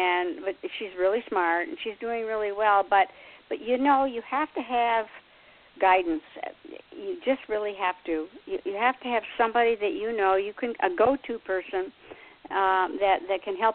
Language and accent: English; United States; You know, I'm just from the United States, not just